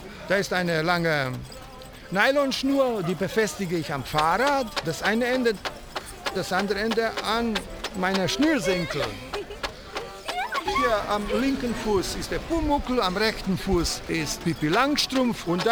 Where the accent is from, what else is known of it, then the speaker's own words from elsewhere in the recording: Italy; German is a second language; now in Cologne, Germany; Ich komme aus Italien und mache Straßenmusik seit Jahren hier in Köln.